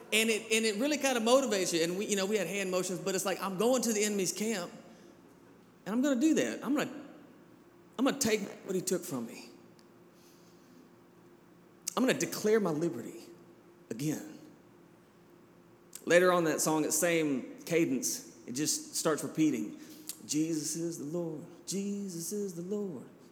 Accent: Georgia, United States; born there; also born or lived in Alabama / Kentucky; I was born in Georgia, lived in Alabama, now I'm in Kentucky.

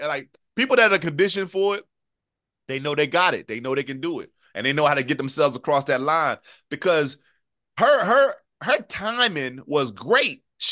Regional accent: Willingboro, New Jersey, United States; So I grew up in Willingboro, New Jersey, man.

